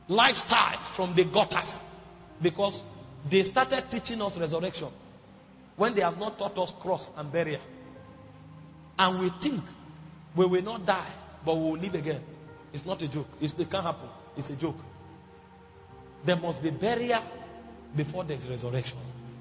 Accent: Benue, Nigeria; I come from Benue.

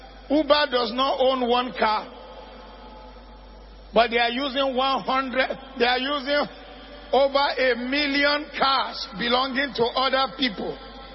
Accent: Ile-Ife, Osun, Nigeria; And then after that one redeemed in my hometown, my mother's hometown in Ileife.

